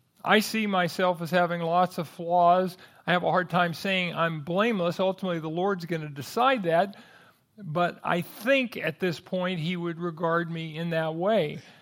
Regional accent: California, United States; Or I grew up in California, and Blythe is a place you wouldn't want to be the mayor, I don't think.

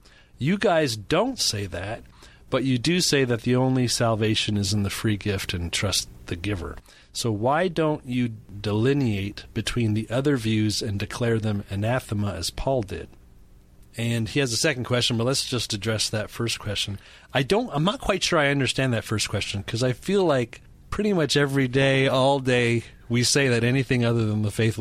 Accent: Canada; first language en; But, you know, I'm Canadian, and I was an English Canadian in a French city, so I pronounce things wrong

